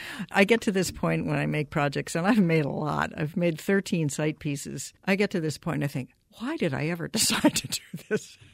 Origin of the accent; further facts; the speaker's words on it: Massachusetts, United States; I grew up in Massachusetts, and my best friend persuaded me to take a ballet class. It was at the Wayside Inn in Sudbury, Massachusetts